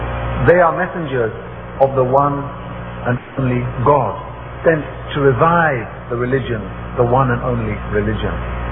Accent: London, United Kingdom; I was born in London, in the UK, in this very exciting age of TV, of science, space, travel, etc. And I was growing up in a civilization which I felt was very promising.

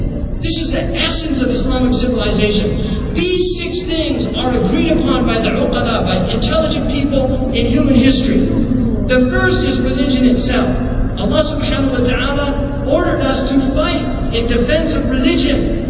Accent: California, United States; I'm from California, I know people in Virginia, we have different laws.

